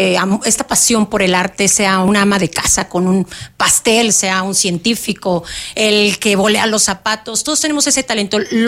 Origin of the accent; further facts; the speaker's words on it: Mexico City, Mexico; now in Querétaro, Mexico; Yo soy de la Ciudad de México, del Estado de México.